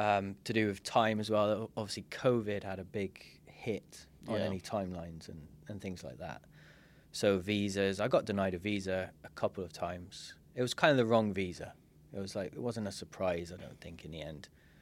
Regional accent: Plymouth, South West England, United Kingdom; So I left, went back to England, went to my hometown. So I went as far as I could and then went as close as I could. Hometown uni, did a course computing at University of Plymouth.

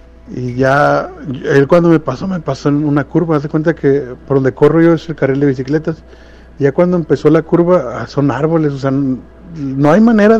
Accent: Mexicali, Baja California, Mexico; now in Bakersfield, United States; Yo estoy aquí en Bakersfield, California. Soy de Mexicali, pero aquí ando, ya tengo varios añitos aquí. Yo creo que unos 7 años sí tengo acá por este lado.

